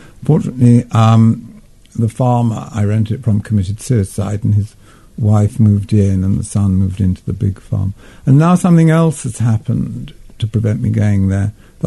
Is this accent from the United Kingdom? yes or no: yes; London, United Kingdom; born there; Well, I was born in London